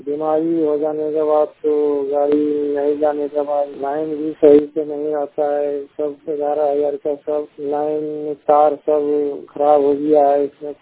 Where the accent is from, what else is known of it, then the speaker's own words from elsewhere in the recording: Masuri, Bihar, India; ग्राम बगा केवल पोस्ट मसूरी थाना सोनो जिला जमुई